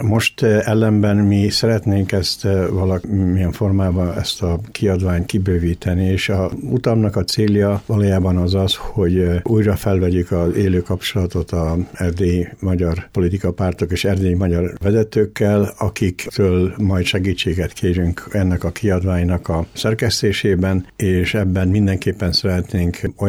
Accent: Argentina; also born or lived in Germany / Washington DC, United States; now in Budapest, Hungary; Én Németországban születtem, Argentínában nőttem föl, és Washington DC-be dolgoztam, és mostan Budapesten élek.

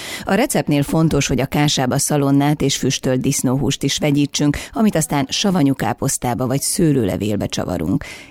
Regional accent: Katona, Cluj County, Romania; Kolozs megyét képviselem, és katonakközségből származom, ami Kolozsvártól körülbelül 50 kilométerre fekszik a mezőségen.

